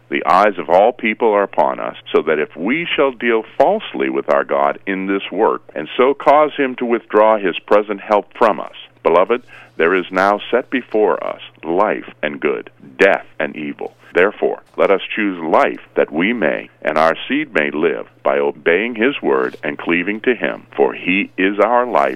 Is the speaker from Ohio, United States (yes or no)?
no; Lexington, Massachusetts, United States; born there; I am a Native American. I was born in Lexington, Massachusetts.